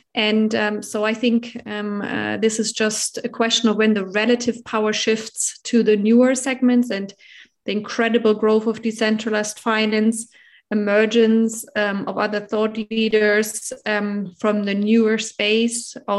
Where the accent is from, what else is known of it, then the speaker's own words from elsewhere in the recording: Germany; I'm from Germany